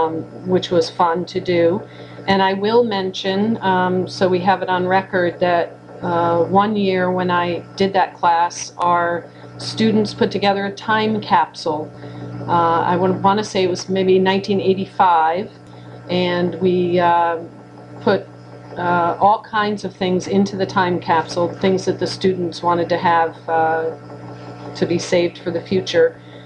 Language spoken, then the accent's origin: English; Sharon, Connecticut, United States; born there; I was born on December 24th, 1961 in Sharon, Connecticut.